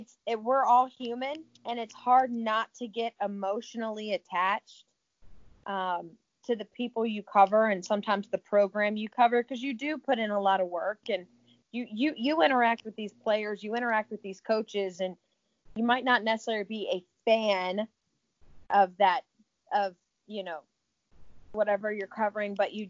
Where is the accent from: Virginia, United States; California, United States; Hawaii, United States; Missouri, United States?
Virginia, United States; Richmond; also born or lived in Tallahassee / Abilene; If you don't know anything about my background, I'm from Richmond, Virginia. So I've moved around a lot, and I wasn't afraid to leave home.